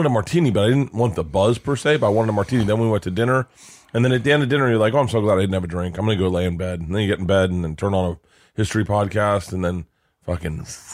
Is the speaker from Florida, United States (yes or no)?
yes; Florida, United States; I can say this, I grew up in Florida, but like in the South, there's certain things they can't hear.